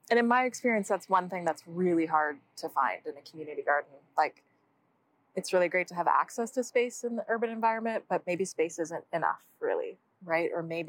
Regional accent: Edmonton, Alberta, Canada; And I grew up here in Edmonton. I'd been away for quite a long time, like a couple decades. But I've been back now, I think like 5 or 6 years, maybe 5.

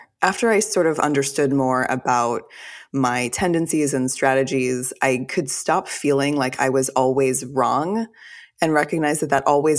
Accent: Fort Worth, Texas, United States; The relevant parts are I was raised in Fort Worth, Texas, in a conservative Jewish family, and I was also raised by a single mother.

